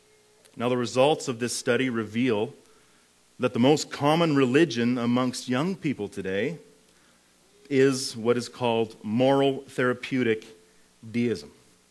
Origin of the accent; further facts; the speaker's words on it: Fort St. John, British Columbia, Canada; And I don't know, there's something about your church that reminds us of our home. We come from Fort St. John, B.C.